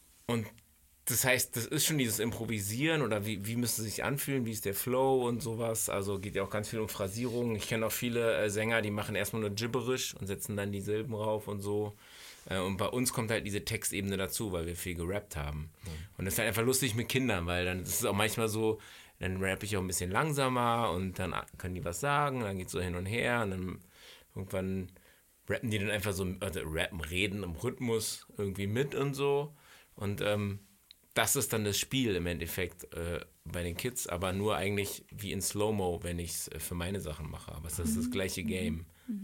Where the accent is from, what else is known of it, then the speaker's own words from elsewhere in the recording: Berlin, Germany; ich bin Berliner, ich bin mit dem Grips-Theater groß geworden